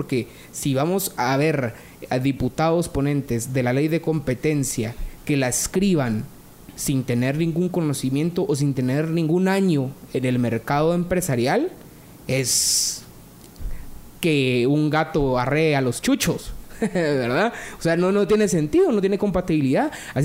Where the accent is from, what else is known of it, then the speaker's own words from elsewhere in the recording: Guatemala; Somos nosotros los guatemaltecos.